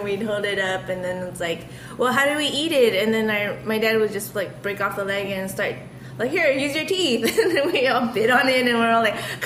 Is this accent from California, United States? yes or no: yes; Los Angeles, California, United States; Growing up in Los Angeles.